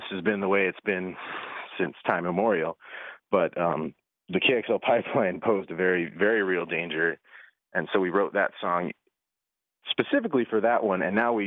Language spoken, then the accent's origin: English; Cheyenne River, South Dakota, United States; so I'm from Cheyenne River. So I'm real close to Standing Rock. I got relatives and family up there.